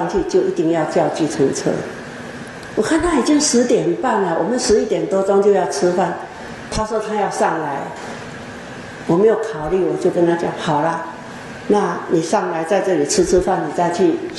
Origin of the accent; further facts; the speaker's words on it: Taiwan; 如果那个事情发生在我们台湾人口那么密集、地又这么小的地方，真的是不敢想象